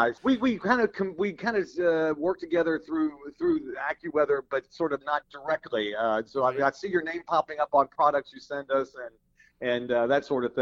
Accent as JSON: {"language": "English", "town": "Louisville", "region": "Kentucky", "country": "United States", "tie": "born or raised there", "said": "You know, when I was a kid and I grew up in Louisville, Kentucky, I love snow."}